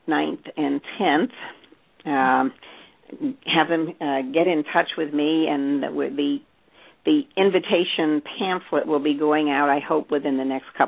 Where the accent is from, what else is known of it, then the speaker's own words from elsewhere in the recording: Seattle, Washington, United States; an advertisement now too for the Huntington Study Group meetings coming up in November in Seattle, my hometown.